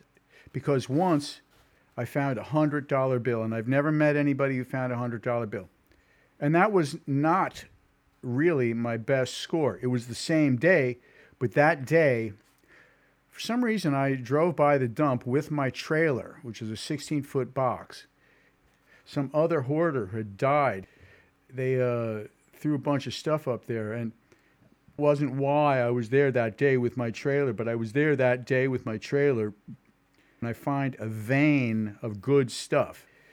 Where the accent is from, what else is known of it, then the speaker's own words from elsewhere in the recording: Bronx, New York, United States; also born or lived in Manhattan; I was born in Manhattan and raised, grew up from a child in the Bronx.